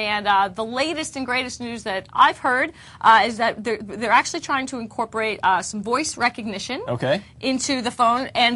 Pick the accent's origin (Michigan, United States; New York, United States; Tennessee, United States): New York, United States; New York City; I mean, I'm from New York City.